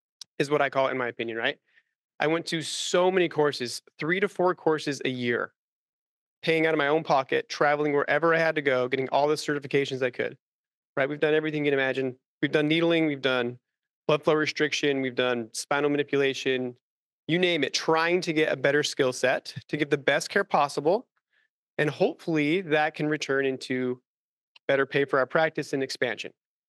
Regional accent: Salt Lake City, Utah, United States; We're from Utah, so the Salt Lake area.

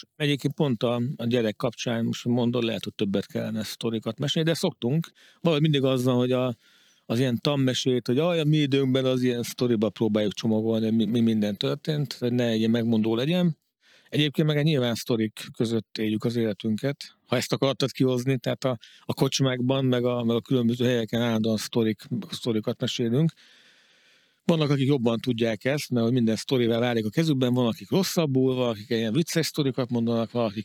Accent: Hungary; szocializálódtam, ami teljesen más, mint egy budapesti vagy nagyvárosi. Ezért világtól egy kicsit elzárva nőttünk fel.

